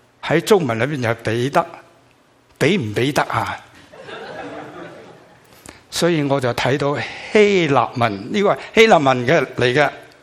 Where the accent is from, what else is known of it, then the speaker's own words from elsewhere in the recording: China; 美国人你搞啊嘛，中国人我搞嘛，你搞我中国人你搞唔掂噶